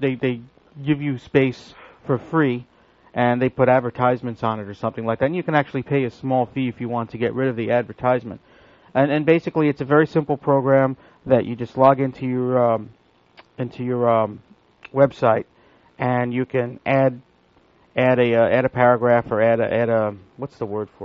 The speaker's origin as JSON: {"language": "English", "region": "New York", "country": "United States", "tie": "born or raised there", "said": "I mean, I grew up in New York"}